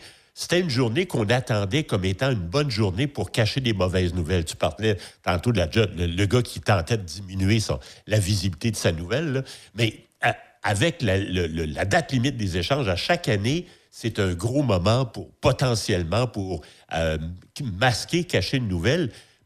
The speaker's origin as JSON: {"language": "French", "region": "Quebec", "country": "Canada", "said": "Tu sais que même chez nous au Québec"}